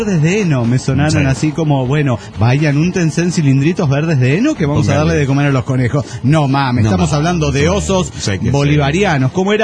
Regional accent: Mérida, Yucatán, Mexico; de Mérida, Yucatán.

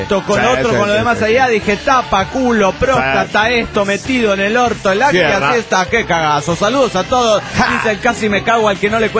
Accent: Guadalajara, Jalisco, Mexico; en mi tierra y en cuando viví ahí en mi tierna infancia en Guadalajara

